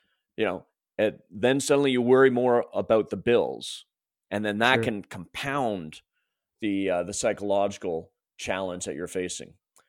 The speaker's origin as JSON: {"language": "English", "region": "Ontario", "country": "Canada", "moved": "yes", "said": "There is a, and we're both from Ontario originally. Yeah. And we came out here, and I don't know about you, but I was surprised."}